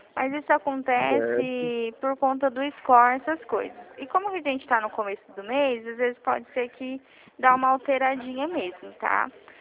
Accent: Presidente Prudente, São Paulo, Brazil; sou de Presidente Prudente

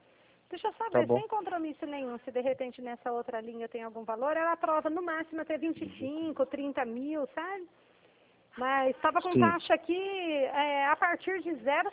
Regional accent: Dracena, São Paulo, Brazil; Eu sou da cidade de Dracena, São Paulo.

